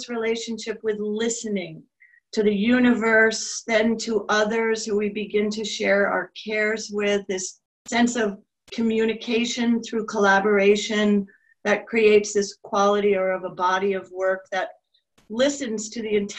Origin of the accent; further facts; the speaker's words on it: New York, United States; she knows that I'm a New Yorker and I have a bit of an introversion nature